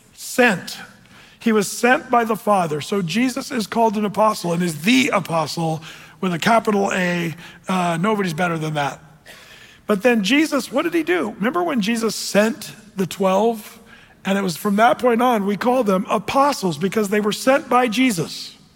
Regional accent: Oregon, United States; Boy, I grew up with that. I came from Southern Oregon.

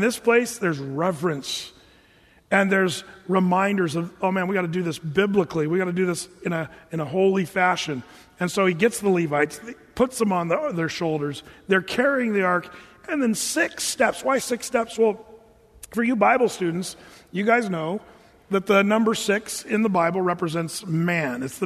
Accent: Oregon, United States; I grew up in Southern Oregon where these hippie gatherings got together

